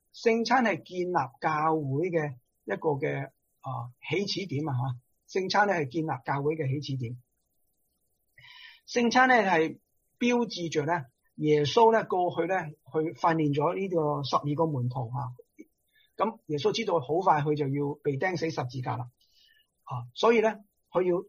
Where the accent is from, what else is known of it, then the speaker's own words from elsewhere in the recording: China; 我哋中国人咧听到呢句说话咧最开心啦吓，